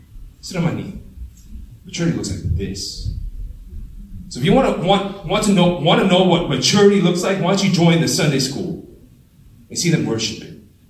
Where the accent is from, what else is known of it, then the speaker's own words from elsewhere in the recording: Columbus, Ohio, United States; also born or lived in Chicago; this is my hometown, man. You can take the man out of the 614, but you can't take the 614 out of the man. Okay, so I love this city